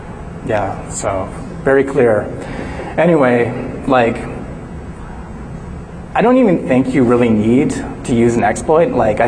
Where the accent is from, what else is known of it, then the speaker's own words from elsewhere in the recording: Canada; I'm also from Canada, so I don't know if the laws are different there than they are here.